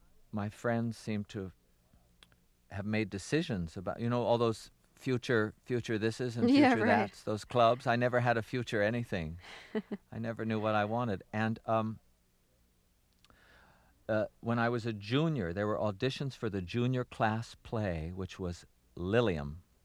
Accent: Baltimore, Maryland, United States; accent: Baltimore; I decided when I was working on 52 Pickup to use my Baltimore accent because I thought it would make the man more dangerous because it's such an inane sound.

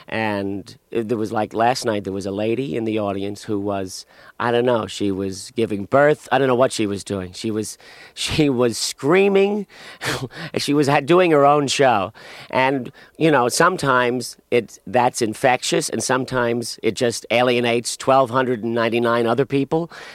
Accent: Jersey City, New Jersey, United States; I was born and raised in Jersey City.

